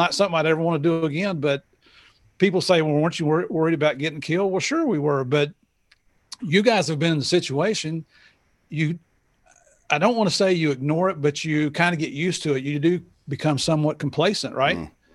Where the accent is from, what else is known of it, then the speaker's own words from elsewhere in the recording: Tennessee, United States; also born or lived in West Virginia; now in South Florida, United States; We're small town people. I'm from Tennessee originally, but I went to high school and college in West Virginia.